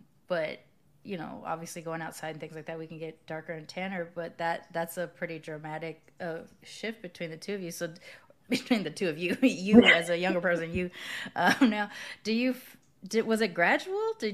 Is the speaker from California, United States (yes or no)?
yes; Long Beach, California, United States; I grew up in Long Beach in the hood.